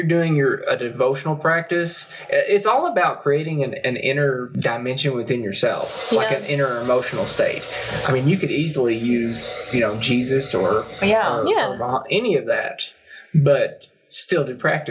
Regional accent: Salyersville, Kentucky, United States; now in West Liberty, United States; I'm transplant. I'm from Sayersville, though.

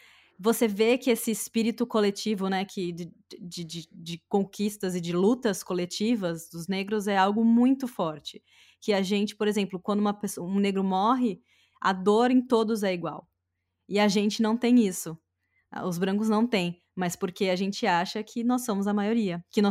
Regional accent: Brazil; now in United States; a forma como nós brasileiros encaramos uns aos outros e a forma como o pessoal aqui nos Estados Unidos

